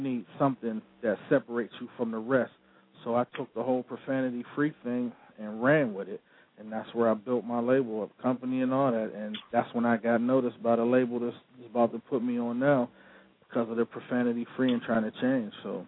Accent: Pittsburgh, Pennsylvania, United States; I'm from the Steel City. I'm going to still be here once everything blow up. I'm going to stay in the burg.

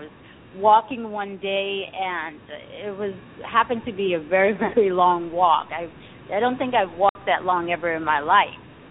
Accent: Connecticut, United States; also born or lived in New York, United States; that surrounded us in the Bronx, and he didn't want his daughters to be in that environment. So we moved from New York to Connecticut, and in Connecticut, while it was a very beautiful environment, great to raise a family, I met with trouble once I got to school.

